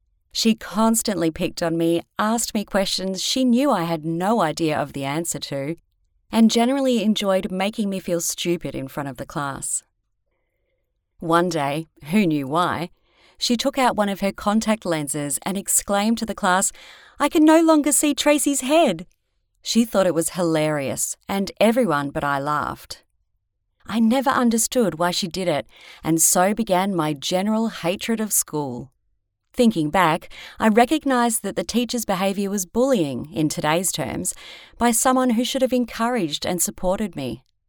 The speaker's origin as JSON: {"language": "English", "town": "Sydney", "region": "New South Wales", "country": "Australia", "tie": "born there", "said": "I was born on Sunday, 26th of March, 1967, at Sydney Hospital. I started kindergarten when I was 5 at my local primary school and loved it."}